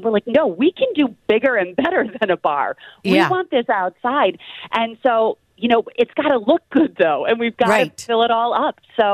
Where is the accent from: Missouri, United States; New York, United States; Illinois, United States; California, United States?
New York, United States; I grew up here in Western New York, as you guys did, and this is our time, and we want to show the nation that this is Buffalo's time to bring it all home.